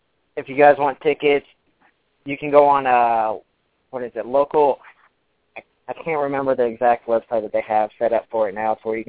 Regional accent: Ohio, United States; But Cleveland, Ohio? I'm from Ohio, and I've been to Cleveland.

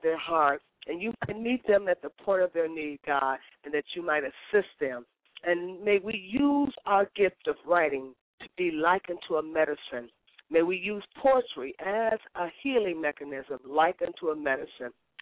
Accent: Meadville, Pennsylvania, United States; And most of you know I grew up in Pennsylvania in a little town called Meadsville, Pennsylvania, so I'm quite familiar with that area.

